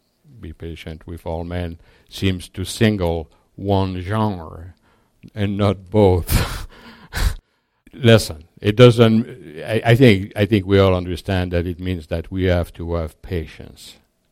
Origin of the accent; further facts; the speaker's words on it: France; I couldn't believe that when I came from France to have hot water and milk.